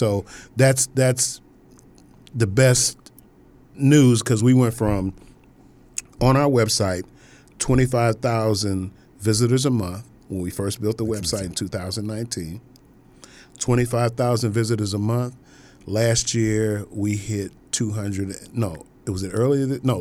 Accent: St. Louis, Missouri, United States; when I go from here to my hometown of St. Louis and I'm driving, oh, these guys hate it because I can hear the radio station.

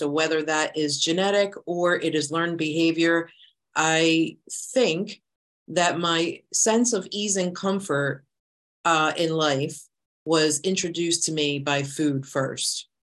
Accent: Philadelphia, Pennsylvania, United States; now in Virginia, United States; And I am coming to you from Northern Virginia by way of Philadelphia. So I was born and raised in Philly.

